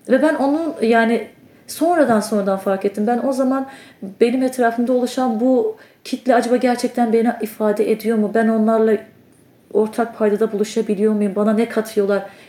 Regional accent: Iğdır, Turkey; moved away as an adult; also born or lived in Elazığ; ilk defa üniversiteye amacıyla çıktım ben Iğdır'dan. Lise'yi de orada okudum. Elazığ'a yerleştik sonra işte üniversite sürecinde. Orada üniversiteyi bitirdim. Sonra Iğdır'a döndüm.

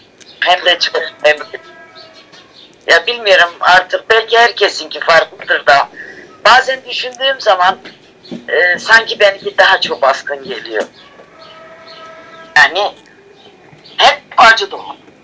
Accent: Gölbaşı, Adıyaman, Turkey; born there; Evet, ben Adıyaman Gölbaşı köyünde doğmuşum. Doğum tarihim net değil.

